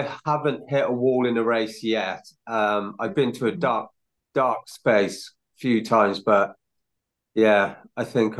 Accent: Hay-on-Wye, Wales, United Kingdom; And then checkpoint 3 is my hometown where I was raised, Hay-on-Wye.

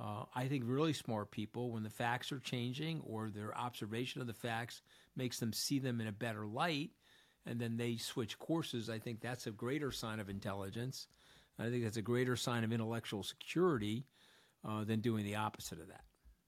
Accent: New York, United States; And guys, I'm a New Yorker.

